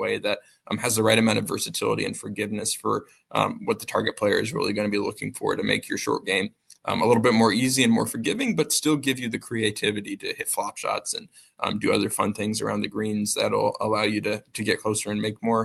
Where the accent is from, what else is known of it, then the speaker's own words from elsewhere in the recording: Washington, United States; I grew up in Washington, so a lot of wet conditions and a lot of digging back in my